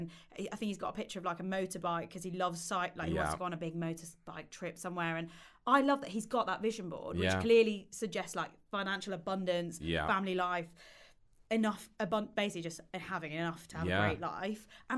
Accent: United Kingdom; But I think that we've got this barrier of success as British people

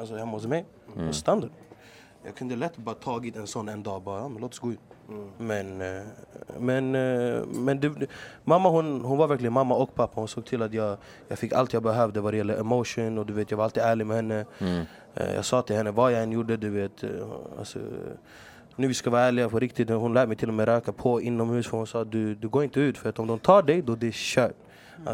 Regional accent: Stockholm, Stockholm County, Sweden; Jag växte upp på Hagsätra, ensamstående mamma. Farsan satt inne i Chile.

